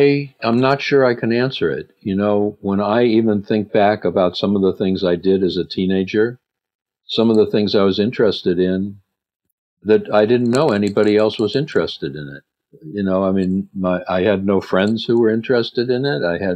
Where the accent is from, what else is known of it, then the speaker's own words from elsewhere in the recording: Cleveland, Ohio, United States; I grew up in Cleveland, Ohio, which explains a lot of things.